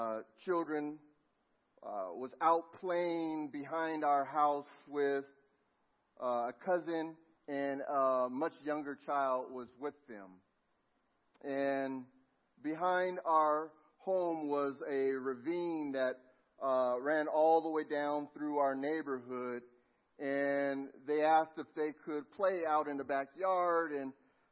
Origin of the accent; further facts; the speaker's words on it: Los Angeles, California, United States; Don't forget, I'm from Los Angeles.